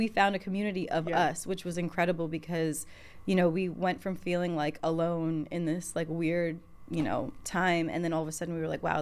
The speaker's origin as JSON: {"language": "English", "town": "Albany", "region": "New York", "country": "United States", "tie": "born or raised there", "said": "where I grew up in Albany, I was like hanging out at, you know, the skate shop, going to the record store"}